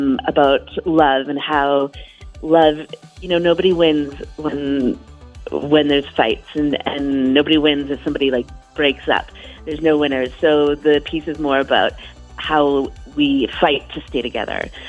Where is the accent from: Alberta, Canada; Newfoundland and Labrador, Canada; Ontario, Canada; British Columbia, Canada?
Alberta, Canada; Edmonton; Yeah, I grew up mostly in Edmonton. I'm originally from Treaty 8, North Talkie Reserve on my dad's side, and Buffalo Head Hills on my mom's. But I grew up mostly in Edmonton